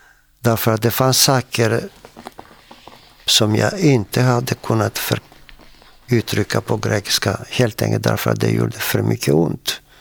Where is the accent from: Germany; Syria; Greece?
Greece; Swedish is a second language; now in Sweden; och jag är från Grekland. Jag kom hit 64